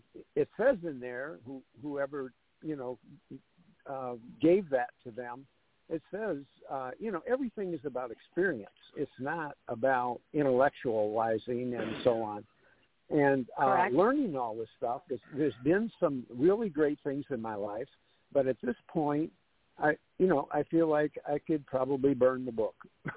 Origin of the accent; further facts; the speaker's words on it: South Carolina, United States; I'm from South Carolina.